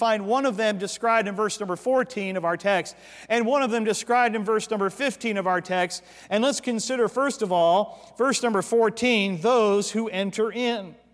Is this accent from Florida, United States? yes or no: yes; Florida, United States; But I remember when I was a kid in my neighborhood growing up in Central Florida, there weren't many kids in the neighborhood.